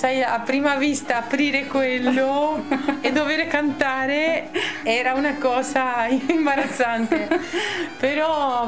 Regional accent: Argentina; Italian is a second language; now in Spain; io sono argentina però anche vivo in Spagna, quindi ho cercato di avvicinarlo a quello che mi appartiene come cultura

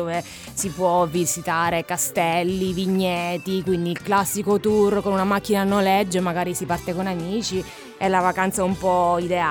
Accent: Sicily, Italy; essendo io siciliana, cioè già tornare in Sicilia per me inizia la vacanza da lì.

